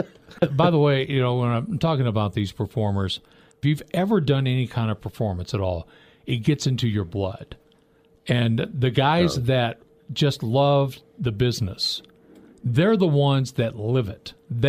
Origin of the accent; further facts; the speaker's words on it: Memphis, Tennessee, United States; He started off basically in my hometown of Memphis, Tennessee